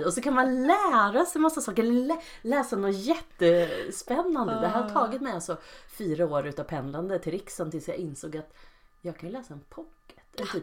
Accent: Bålsta, Uppsala County, Sweden; Bålsta, som ligger Enköping, alltså Uppland.

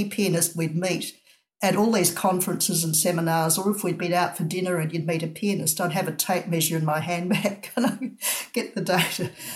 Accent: Melbourne, Victoria, Australia; from Melbourne, Australia.

